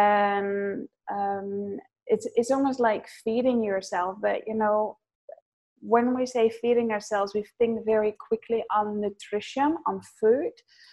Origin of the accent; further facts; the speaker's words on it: Netherlands; English is a second language; also born or lived in Amsterdam; I'm born just outside of Amsterdam, and because of my dad's job, we moved to the eastern border quite in stages, but at the end, when I was about 8, we lived on the eastern border, so on the German side. I do speak some German